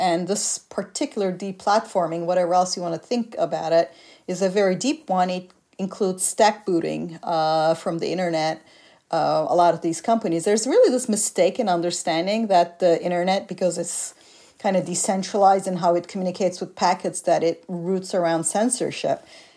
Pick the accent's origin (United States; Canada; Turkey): Turkey; English is a second language; I come from Turkey, a country of many coups